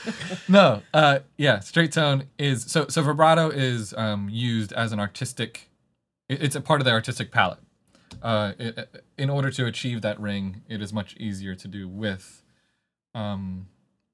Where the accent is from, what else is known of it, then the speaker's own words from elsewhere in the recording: New Jersey, United States; now in Chicago, United States; So I am originally from South Jersey. I now live in Chicago.